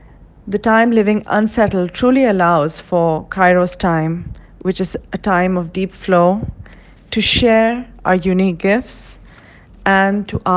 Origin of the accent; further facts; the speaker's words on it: Karachi, Sindh, Pakistan; I'm from Karachi, Pakistan